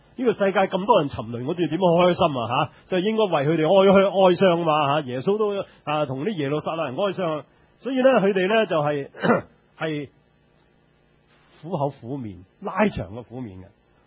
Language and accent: Cantonese; China